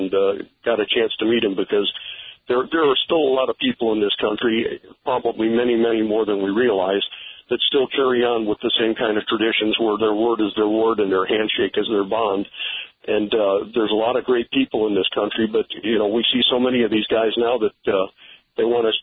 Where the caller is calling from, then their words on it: Creel Springs, Illinois, United States; Well, I actually stayed in Johnston City up until a few years ago. I'm calling from Creel Springs, just south, south of Marion.